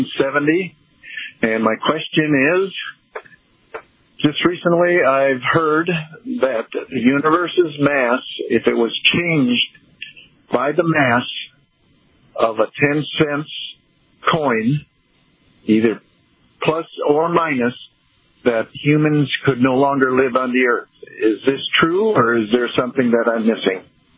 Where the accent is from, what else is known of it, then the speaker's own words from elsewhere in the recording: Fairbanks, Alaska, United States; I'm from Fairbanks, Alaska.